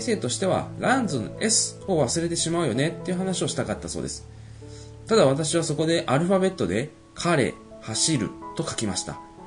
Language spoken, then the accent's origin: Japanese; Osaka, Japan; 私は大阪で生まれ大阪で育ちました。小中は公立学校、高校は私立、大学と大学院は国公立大学で学びました。その後大阪で就職をしましたので生粋の大阪人です。